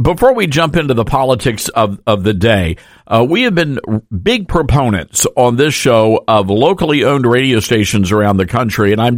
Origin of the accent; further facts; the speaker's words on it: Tennessee, United States; we're starting to hear that in Tennessee where I live. This is my home state.